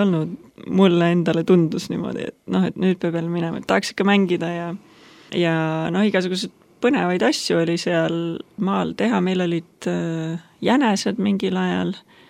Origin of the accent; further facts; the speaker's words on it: Tallinn, Harju County, Estonia; Mina olen Tallinnas pärit, siin nagu üles kasvanud ja praktiliselt kogu eluga elanud siin. Käisin sageli ka maakodus, mis on Rabivere külas, seal Kohila Rapla vahel.